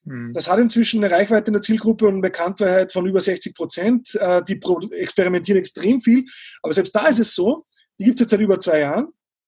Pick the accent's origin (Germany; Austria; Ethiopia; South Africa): Austria; Als Österreicher bin ich natürlich sofort dabei, das als typisch deutsch zu klassifizieren.